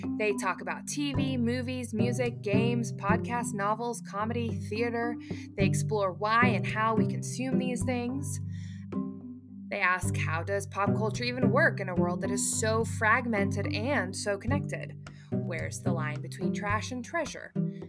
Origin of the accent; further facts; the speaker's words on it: Lake Tahoe area, United States; I did some of my growing up in the Tahoe area.